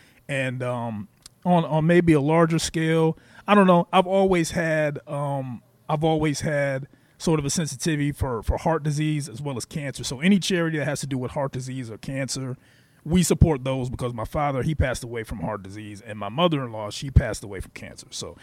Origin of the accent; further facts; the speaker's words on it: Ohio, United States; I love my hometown. I love Ohio. I love the Midwest. I love where I'm from.